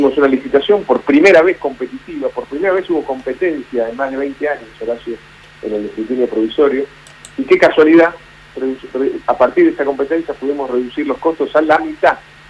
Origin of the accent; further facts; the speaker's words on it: Villa Paranacito, Entre Ríos, Argentina; y termino en mi pueblo, en Villa Paranacito.